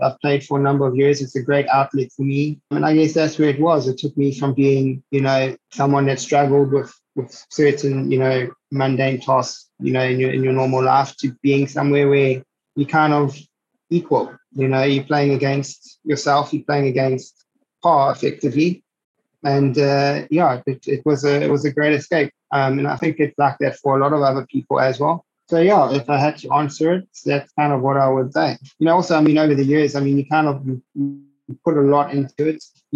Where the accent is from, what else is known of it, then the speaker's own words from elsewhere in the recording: Durban, KwaZulu-Natal, South Africa; You know, I come from Durban. It's hot, it's humid here